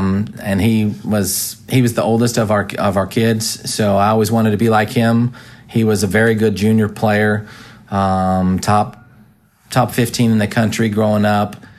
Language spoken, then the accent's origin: English; Ogden, Utah, United States; I really enjoyed growing up in Ogden. Ogden, Utah, home of Weber State University.